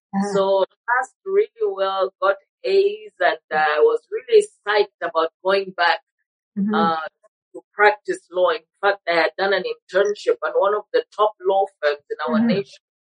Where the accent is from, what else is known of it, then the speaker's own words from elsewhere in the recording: Kenya; also born or lived in Zambia; I was born in Zambia. So that's where I'm originally from, but raised in Kenya. My whole secondary school, high school, was in Kenya